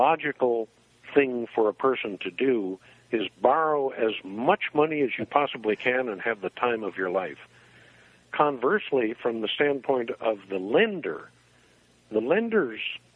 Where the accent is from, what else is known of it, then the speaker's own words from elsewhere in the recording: Missouri, United States; born there; I was born in Missouri 67 years ago, so the show-me principle is very important to me.